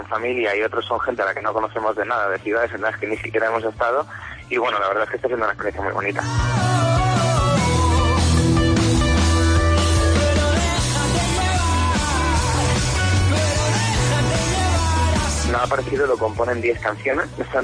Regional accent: Toledo, Castilla-La Mancha, Spain; somos un grupo afincado en Toledo. Bueno, cada uno estamos repartidos un poco, pero vamos, los cuatro somos de Toledo, los cuatro somos de aquí de siempre.

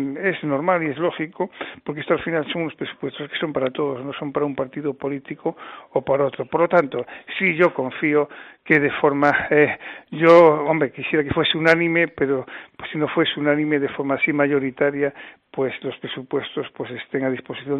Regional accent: Galicia, Spain; como buen gallego

